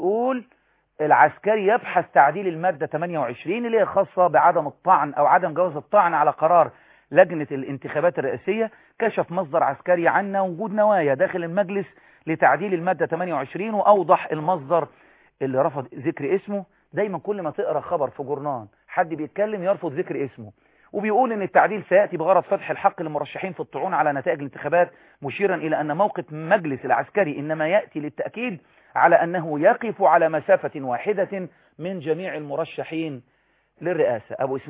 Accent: Egypt; أنت مصري وأنا مصري

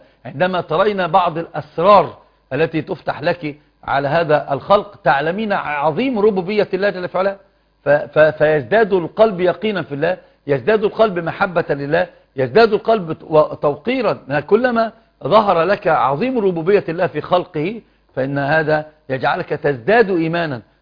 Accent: Alexandria, Alexandria Governorate, Egypt; انا من الاسكندرية لكن اصلي صعيدي من سوهاج واتشرف بذلك.

